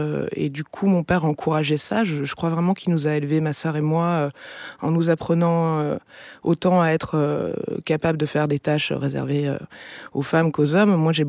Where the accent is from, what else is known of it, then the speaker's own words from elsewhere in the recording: Forbach, Grand Est, France; moi j'ai grandi en Lorraine, à Forbach, c'est une petite ville à la frontière allemande. Et j'ai grandi dans une famille, enfin dans une région ouvrière, mais dans une famille de fonctionnaires